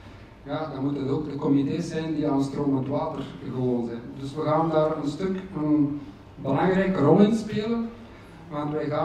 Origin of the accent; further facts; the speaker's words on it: Belgium; Maar wij zijn ook, als Belgen, zijn wij daar gevraagd